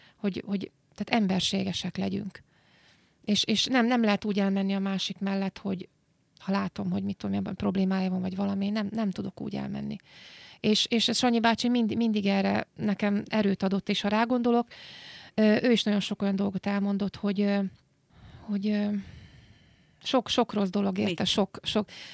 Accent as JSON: {"language": "Hungarian", "region": "Borsod-Abaúj-Zemplén", "country": "Hungary", "tie": "born or raised there", "first_language": "Hungarian", "said": "nekem, mint magyar embernek, aki itt született, a nyelvem is magyar, és tényleg szeretem ezt az országot, és azért is költöztem haza Borsod-Zemplén megyén, és szeretem ezt a megyét, az otthonomat, a szülőföldemet"}